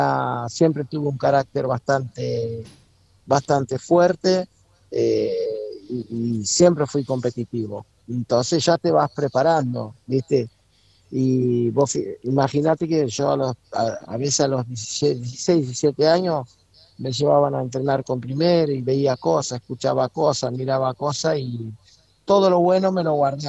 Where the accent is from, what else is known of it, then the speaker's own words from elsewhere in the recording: São Vicente, Cape Verde; Yo soy de San Vicente, de São Vicente. Sí. Te lo digo en San Vicente para ser más fácil el entender.